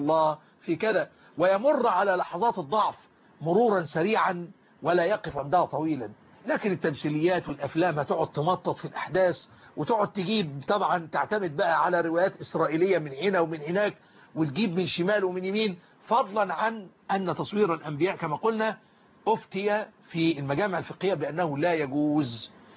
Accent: Egypt; عندنا في مصر

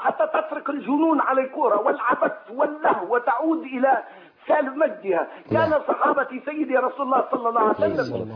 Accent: Tunisia; من تونس، جزاكم الله خير وكفاكم الله شر

